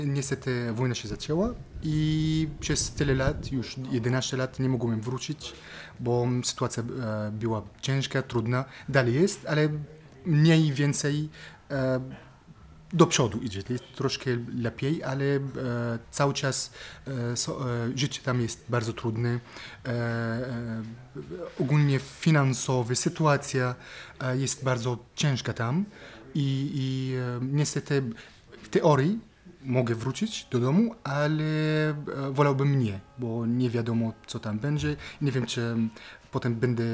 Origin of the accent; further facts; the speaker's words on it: Damascus, Damascus Governorate, Syria; Polish is a second language; moved away as an adult; now in Kraków, Poland; Jestem z Syrii. Przyjechałem tutaj na studia już 13 lat temu. I bo jak byłem w Syrii, jestem z Damaszku.